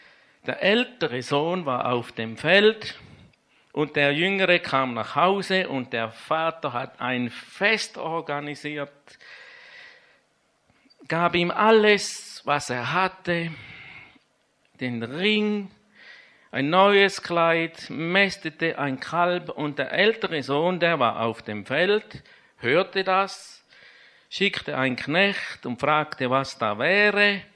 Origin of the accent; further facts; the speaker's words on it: Switzerland; dass er trötzelet, sagt man bei uns in der Schweiz. Wie sagt man hier in Österreich?